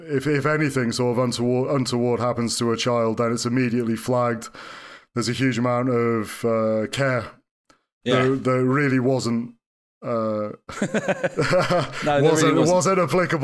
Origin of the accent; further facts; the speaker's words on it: Wales, United Kingdom; also born or lived in Nottingham; I went to school in Britain, as Mike did. I was born in 1973, so I went to school in North Wales. I was born in Nottingham, and then I moved to North Wales.